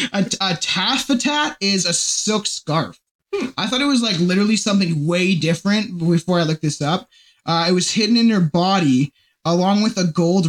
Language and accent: English; Canada; I took the idea from Bob and Doug McKenzie because we're Canadian.